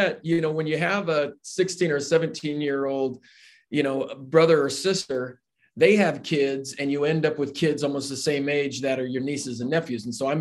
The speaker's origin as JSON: {"language": "English", "town": "Portland", "region": "Oregon", "country": "United States", "tie": "born there", "said": "So I was born in Portland, Oregon, and I lived in a orphanage called Waverly Children's."}